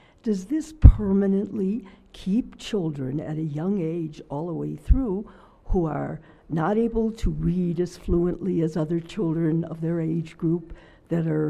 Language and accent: English; Los Angeles, California, United States; from Los Angeles.